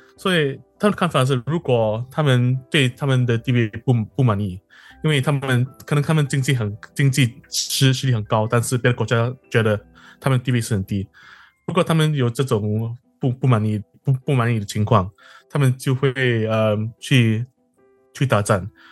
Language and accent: Chinese; Singapore; now in United States; 我是来自新加坡，新加坡来的。